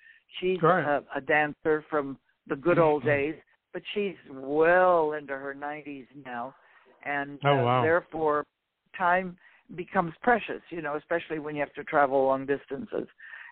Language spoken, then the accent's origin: English; Montreal, Quebec, Canada; born there; I was. I was born in Montreal.